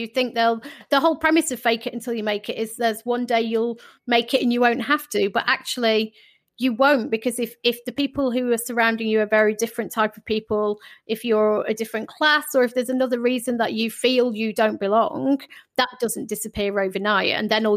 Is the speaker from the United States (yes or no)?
no; United Kingdom; No, not as British. I mean, British women, especially, yeah.